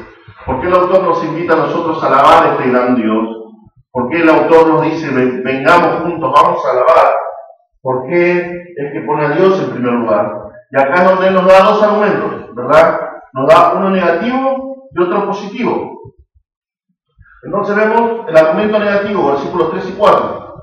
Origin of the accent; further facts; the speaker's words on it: Argentina; Nosotros como argentinos, como sociedad, somos así.